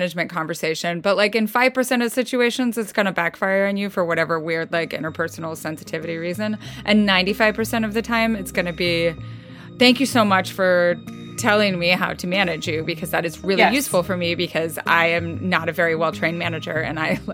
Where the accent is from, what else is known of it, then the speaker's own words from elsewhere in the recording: Midwest, United States; I'm from the Midwest, sort of.